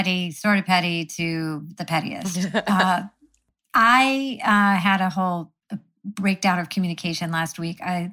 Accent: Syracuse, New York, United States; But I grew up in Syracuse, New York, and we had one of like the top 10 worst zoos in the country.

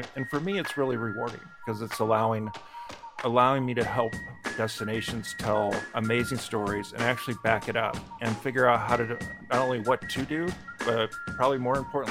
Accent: Montana, United States; So I grew up in Montana, grew up in the great outdoors on a ranch, the whole works.

